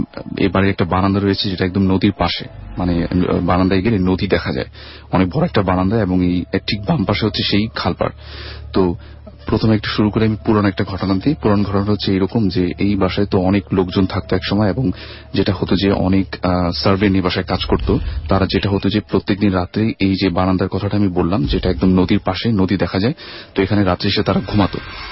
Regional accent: Dhaka, Dhaka Division, Bangladesh; পুরান ঢাকা থেকে এসেছি।

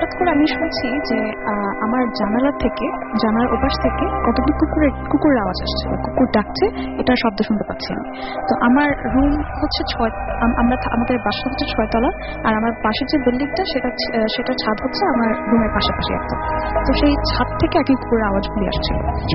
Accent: Dhaka, Dhaka Division, Bangladesh; আমি মিরপুর 10 থেকে এসেছি, আমি একজন স্টুডেন্ট।

